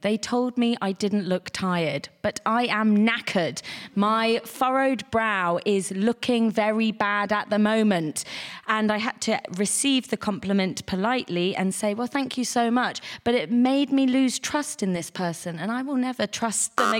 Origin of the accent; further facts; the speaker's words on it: Woking, South East England, United Kingdom; I grew up in Woking.